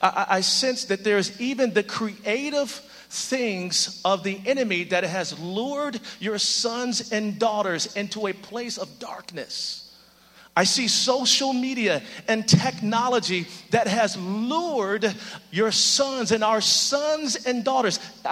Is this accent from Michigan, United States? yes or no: yes; Michigan, United States; I'm from Michigan originally, in high school.